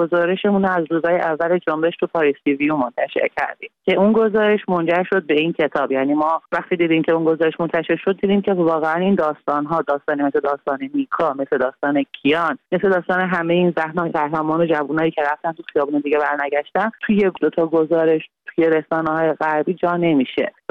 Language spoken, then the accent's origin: Persian; Iran; born or raised there